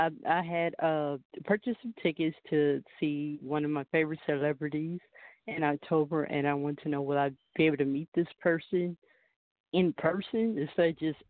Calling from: California, United States; calling from California.

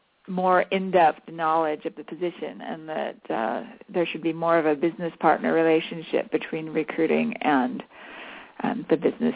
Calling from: Basel, Basel-Stadt, Switzerland; I am calling in from beautiful Basel, Switzerland.

